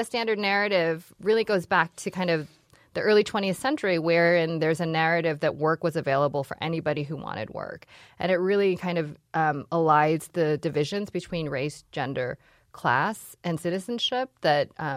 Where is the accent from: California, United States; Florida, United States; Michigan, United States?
Michigan, United States; Detroit; And during that decade, living outside of Michigan, whenever people would find out, you know, I was from Detroit, there was always this moment of pause.